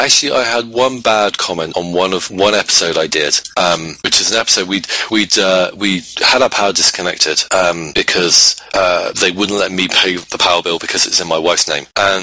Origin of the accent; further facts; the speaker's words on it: England, United Kingdom; do we care that I'm English?